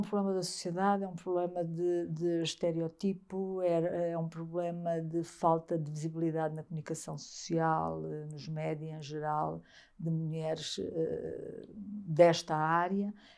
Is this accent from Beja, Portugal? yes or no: yes; Beja, Portugal; um jornal da Terra, de Beja, de onde eu sou